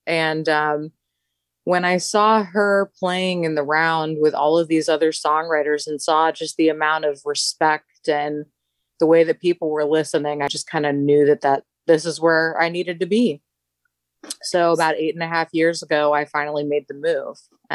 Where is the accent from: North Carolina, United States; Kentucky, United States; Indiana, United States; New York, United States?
Indiana, United States; Hammond; Okay, so born and raised Hammond, Indiana